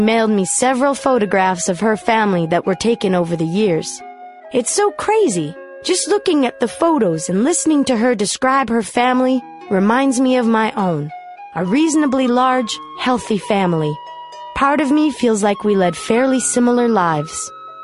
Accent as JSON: {"language": "English", "town": "Boston", "region": "Massachusetts", "country": "United States", "tie": "born or raised there", "said": "I grew up in Jamaica Plain, an urban community located on the outskirts of Boston, Massachusetts. In the 1940s, it was a wholesome, quaint little community. It was my home, and I loved it there."}